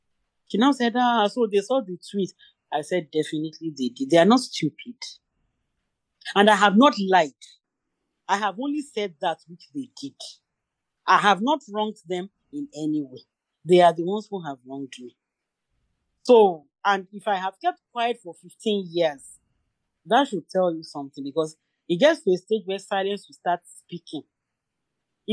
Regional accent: Ilaro, Ogun, Nigeria; we were both from Ogun State. He was from Abeokuta. I am from Ilaro.

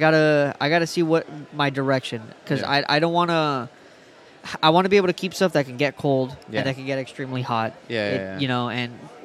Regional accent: Nicaragua; And they're from my home country of Nicaragua.

